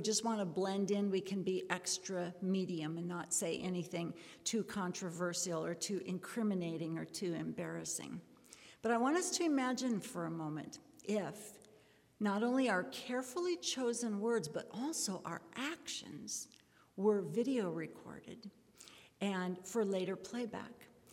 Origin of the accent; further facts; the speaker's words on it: Minnesota, United States; I am originally from Minnesota.